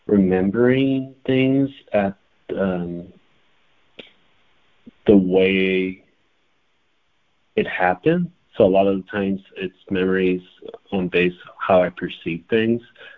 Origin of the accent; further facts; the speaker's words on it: United States; I'm not really, I wouldn't say completely accepted in El Salvador because I was brought up in the States.